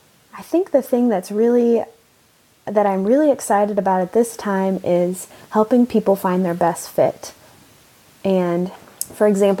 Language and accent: English; Austin, Texas, United States; So I moved back to my hometown, Austin, Texas, for a year internship at my church, actually doing communications.